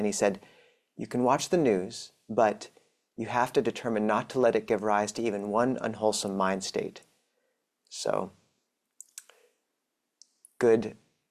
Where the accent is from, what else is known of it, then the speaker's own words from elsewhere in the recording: Spokane, Washington, United States; now in Seattle, United States; I grew up in Spokane and went to college in Portland before going off to Thailand, where I lived for about 7 years, and 4 years ago came back to Seattle on election night.